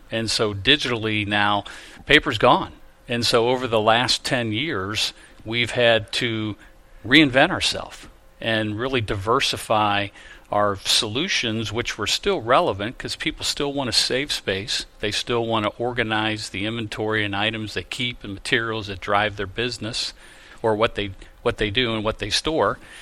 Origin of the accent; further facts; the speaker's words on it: Ohio, United States; Good time in Ohio, growing up in Ohio first, you know, where football's king.